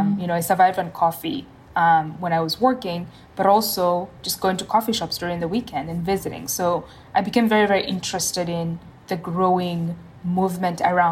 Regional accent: Kenya; Yeah, so I grew up in Kenya on my grandfather's coffee farm.

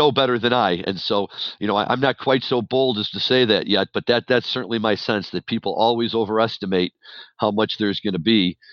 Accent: St. Louis, Missouri, United States; And as a person who was born and raised in St. Louis, it would be great to see it down there

